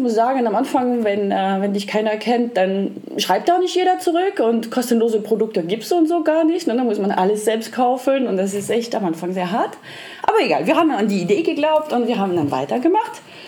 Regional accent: Lyon, Auvergne-Rhône-Alpes, France; Ich bin aus Lyon, das ist die Hauptstadt der Gastronomie. Da esse ich schon seit meiner Kindheit eigentlich total gern alles Mögliche und experimentiere auch mit Essen super gern.

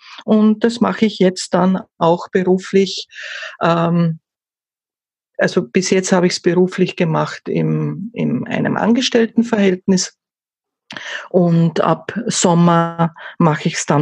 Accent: Austria; Ja, ich komme aus Österreich, ich bin gelernte Österreicherin

